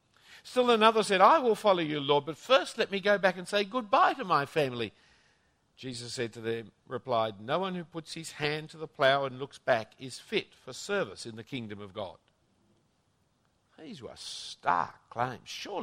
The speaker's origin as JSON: {"language": "English", "country": "Australia", "said": "You can't enjoy the privilege of being an Australian without also being ashamed of what Australia has done."}